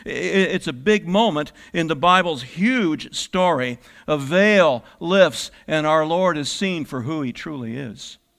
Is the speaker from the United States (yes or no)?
yes; Oregon, United States; I grew up in Central Oregon, in a town that was not especially religious.